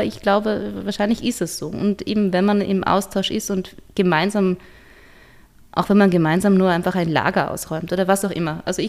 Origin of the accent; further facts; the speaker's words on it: Hohenems, Vorarlberg, Austria; da ich ja im Sommer dann immer in meiner Heimatstadt bin, in Hohenems